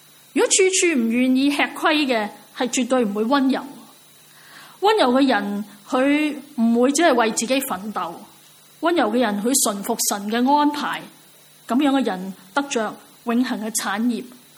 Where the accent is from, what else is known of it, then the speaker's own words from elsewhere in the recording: Hong Kong; 因为佢见到我系香港人